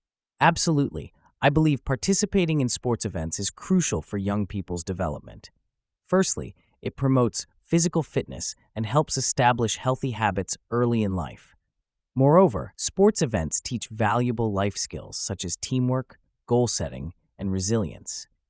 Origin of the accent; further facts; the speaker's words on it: Bristol, South West England, United Kingdom; The event took place on a crisp autumn morning in October in my hometown of Bristol.